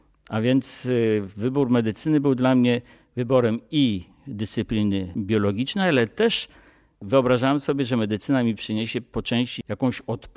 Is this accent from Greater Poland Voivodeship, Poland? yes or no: yes; Greater Poland Voivodeship, Poland; also born or lived in Pruszków, Poland; Najwcześniejsze dzieciństwo spędziłem w Wielkopolsce u babci, w pobliżu Śremu. Później mieszkaliśmy pod Warszawą, w domu mojego stryja, w parafii Żbikowskiej, na przedmieściach Pruszkowa.